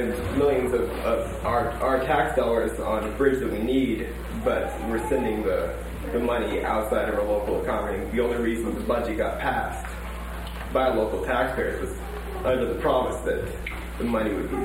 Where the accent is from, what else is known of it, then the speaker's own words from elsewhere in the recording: Tacoma, Washington, United States; And I'm from Tacoma, and that's really becoming a big issue